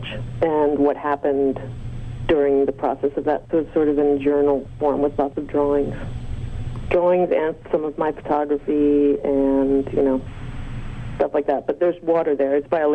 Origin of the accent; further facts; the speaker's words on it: East Coast, United States; moved away as an adult; also born or lived in San Francisco Bay Area; now in Sydney, Australia; I mean, I grew up on the East Coast, so I'm not. I mean, you know, I'm more. I miss New York a lot. And Sydney's kind of my New York now.